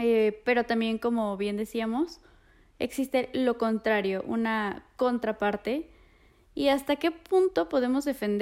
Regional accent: Mexico; hablando como mexicana

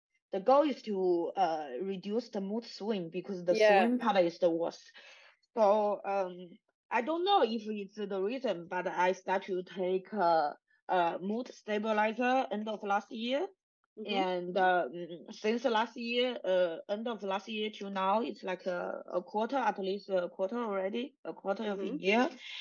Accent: China; which I don't have because I come from China.

